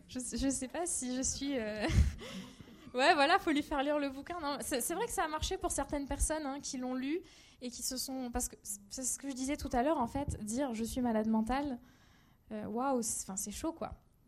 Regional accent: Réunion, France; moved away; moi, je suis réunionnaise, je suis partie jeune de chez moi, ma famille était loin

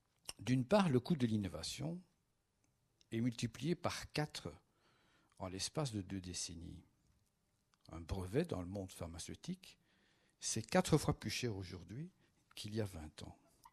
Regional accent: Brussels, Belgium; Je suis bruxellois, mais j'ai travaillé dans une boîte danoise, j'ai travaillé en Allemagne, j'ai travaillé en Grande-Bretagne.

